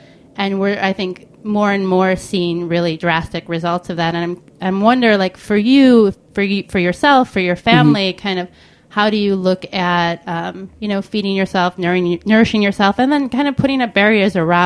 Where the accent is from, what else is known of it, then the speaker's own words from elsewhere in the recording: Michigan, United States; I'm from Northern Michigan. I was back home over the holidays